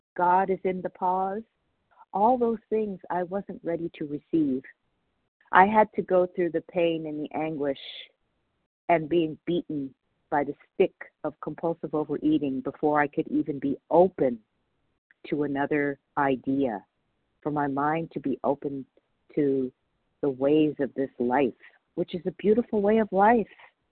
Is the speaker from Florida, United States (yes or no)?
no; Palmdale, California, United States; I'm from Palmdale, California, which is North Los Angeles County.